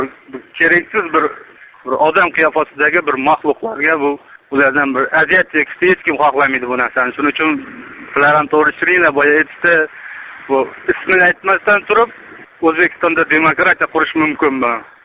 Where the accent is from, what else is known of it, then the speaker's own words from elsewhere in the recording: Khorezm Region, Uzbekistan; Men Xorazmdanman, Xorazmdan.